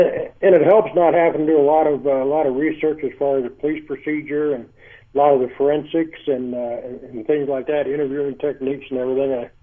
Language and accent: English; Mitchell, United States; You know, I grew up in Mitchell, and I just about lived in that Carnegie Library, and I'd go there, and it was pretty poor